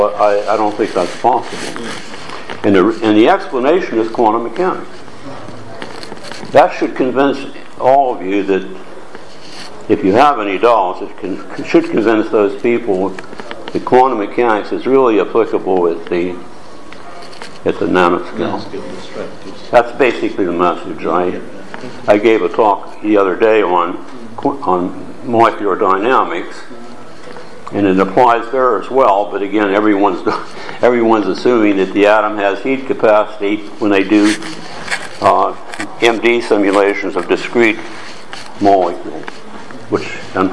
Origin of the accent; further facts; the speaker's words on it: Mumbai, Maharashtra, India; I'm from Bombay. I brought these from India.